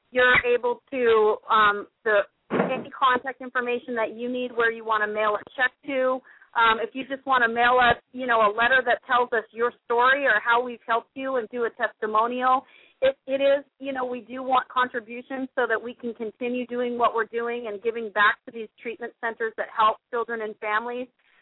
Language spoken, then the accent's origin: English; Boston, Massachusetts, United States; Hey, I'm from Boston. Bring it on.